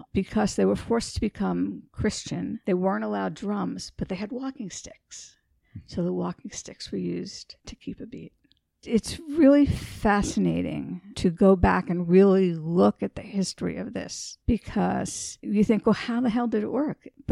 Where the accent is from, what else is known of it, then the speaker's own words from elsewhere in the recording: New York City, New York, United States; I grew up in New York City.